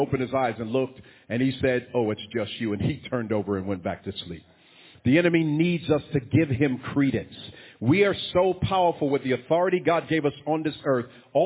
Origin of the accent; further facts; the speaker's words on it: New York, United States; My daddy, when I grew up in New York, brought me a bike. Now, I grew up where projects were down the street.